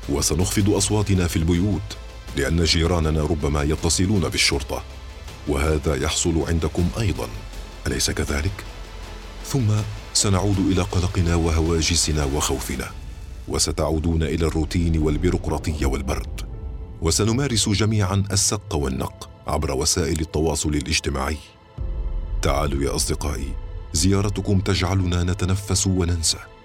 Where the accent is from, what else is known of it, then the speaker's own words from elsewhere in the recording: Syria; تنظر إلي أنا السوري القادم من مصر بترفع وتكبر ودلال ورفض